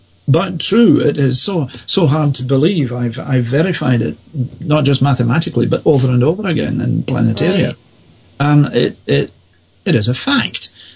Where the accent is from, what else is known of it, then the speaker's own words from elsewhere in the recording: Prestwick, Scotland, United Kingdom; I was living in Glasgow, but I was still going to the family dentist that I grew up with in Prestwick down the coast.